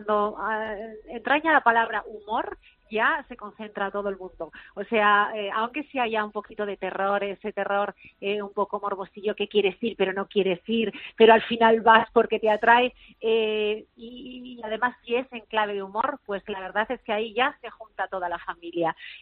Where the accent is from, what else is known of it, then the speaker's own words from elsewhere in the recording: Vitoria-Gasteiz, Basque Country, Spain; comenzamos en Vitoria, en Gasteiz, en zona de mi tierra.